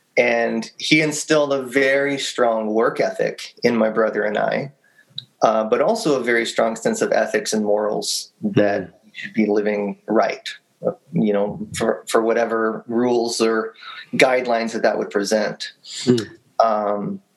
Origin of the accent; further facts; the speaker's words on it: Atlanta, Georgia, United States; also born or lived in Alabama; grew up around Atlanta, Georgia. Okay. Actually, I'm a Southern boy. And always lived in the South. I was born in Alabama, but we lived most of my childhood and teenage years in Atlanta.